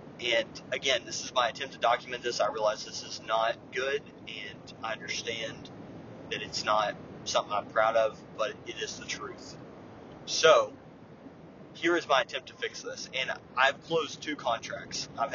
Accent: Oklahoma, United States; Roughly in Florida, and I'm from Oklahoma, so we're an hour behind

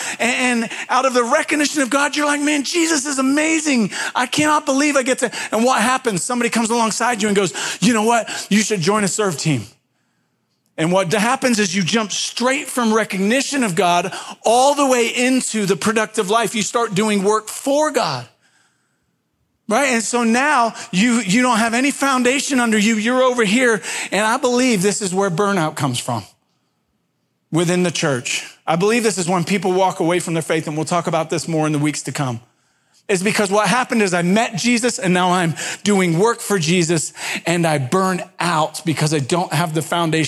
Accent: England, United Kingdom; I grew up in England where there's more sheep than people.

